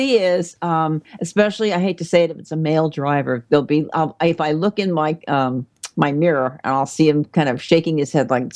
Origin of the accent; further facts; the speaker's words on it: New Jersey, United States; I'm sorry. I'm from New Jersey.